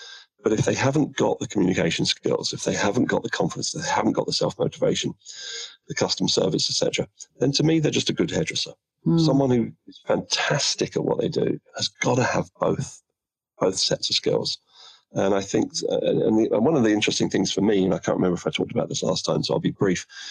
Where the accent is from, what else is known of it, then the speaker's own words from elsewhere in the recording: London, United Kingdom; But right now I'm back. I'm in my hometown of London.